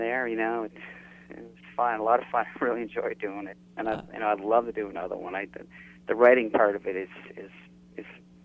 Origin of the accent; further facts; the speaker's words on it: Antigonish, Nova Scotia, Canada; I'm from Antigonish. Antigonish, Nova Scotia.